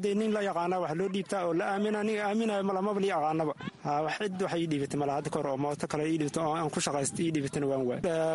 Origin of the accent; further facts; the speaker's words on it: Bu'aale, Middle Juba, Somalia; moved away; waxaan soo qahay, waxaan ka imaaday soomaaliya bu-aale, waxaan imaaday bisha sagaalaad tan kale.